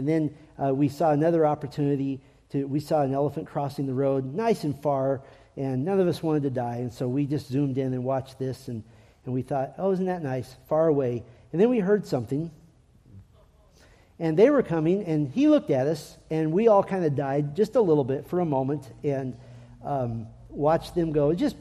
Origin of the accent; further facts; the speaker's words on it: United States; And I said, "No, I'm not South African. I'm American."